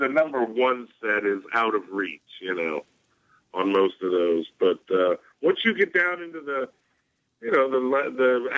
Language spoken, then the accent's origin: English; Silver Spring, Maryland, United States; She's from my hometown in Silver Spring, Maryland.